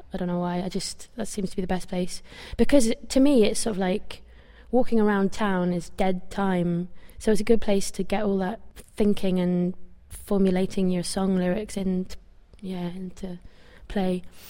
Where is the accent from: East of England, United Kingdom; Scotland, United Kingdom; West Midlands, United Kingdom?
East of England, United Kingdom; Norwich; And we were then quite popular in my hometown, Norwich, for a year, where we played lots and lots of gigs, and it was a great setup.